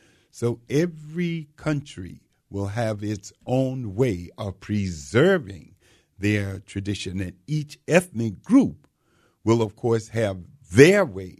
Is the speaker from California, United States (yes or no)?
no; North Carolina, United States; I'm from North Carolina, so you see I had to go around the barn to come in the front door.